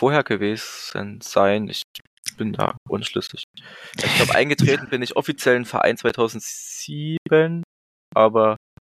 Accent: Rudolstadt, Thuringia, Germany; also born or lived in Erfurt; wir wollten uns hier halt niederlassen in Rudolstadt und es ist meine Heimat, wir fühlen uns hier wohl, haben uns damals auch bewusst für Rudolstadt entschieden, weil wir vorher in Erfurt gelebt haben, wo ich studiert habe und noch gearbeitet habe.

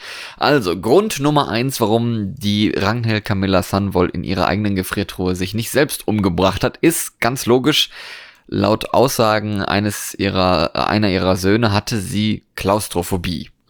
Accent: Bergen, Vestland, Norway; moved away; Ich habe jetzt hier wieder mal einen Fall aus meiner alten Heimat mitgenommen. Nicht aus Bergen direkt, aber aus Norwegen.

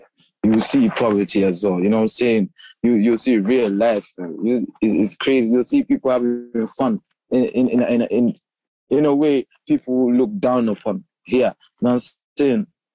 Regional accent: Gambia; now in United Kingdom; Big difference. I realized I'm different in the UK.

